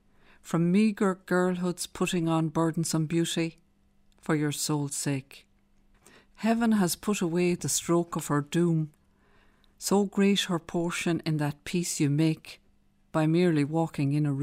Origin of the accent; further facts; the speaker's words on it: Galway, Connacht, Ireland; I'm from Galway.